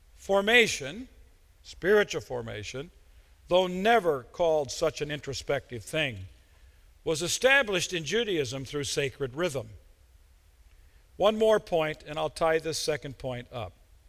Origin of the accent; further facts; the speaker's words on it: Midwest, United States; I'm a Midwesterner, trained by Mark Twain to investigate everything